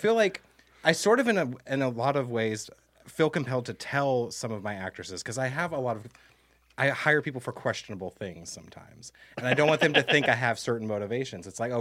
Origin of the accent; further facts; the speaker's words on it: Nebraska, United States; It's like I grew into being afraid to hold my boyfriend's hand because I grew up in Nebraska.